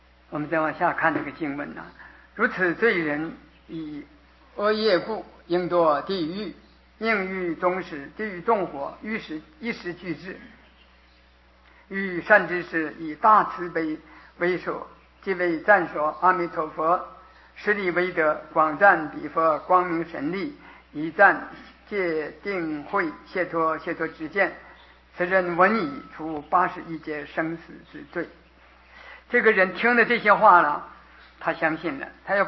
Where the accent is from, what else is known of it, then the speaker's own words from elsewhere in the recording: Northeast China, China; 我的家乡啊是这个是东北，很冷，当然没有这种冷啊